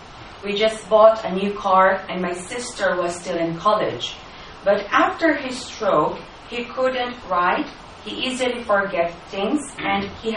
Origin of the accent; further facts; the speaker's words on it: Philippines; now in Japan; I'm from the Philippines.